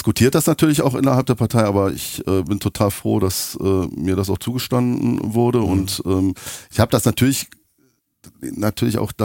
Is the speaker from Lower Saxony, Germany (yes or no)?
no; Euskirchen, North Rhine-Westphalia, Germany; Ja, genau, aus Euskirchen.